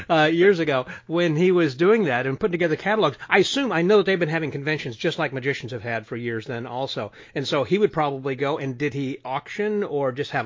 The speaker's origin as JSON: {"language": "English", "region": "Illinois", "country": "United States", "said": "I'm from Southern Illinois, and I remember seeing a lot of auctions at farms and homes out in the country"}